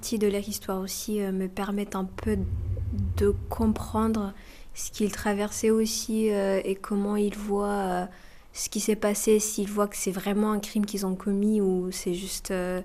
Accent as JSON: {"language": "French", "town": "Muhanga", "region": "Southern Province", "country": "Rwanda", "tie": "born or raised there", "lives_now": "Lyon, France", "said": "J'ai 21 ans, je viens du Rwanda, d'une village qui s'appelle Muhanga, c'est dans le sud du pays."}